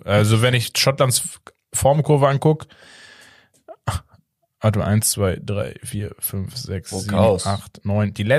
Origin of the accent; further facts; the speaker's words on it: Portugal; Als Portugiese sowieso, die Spanier eher.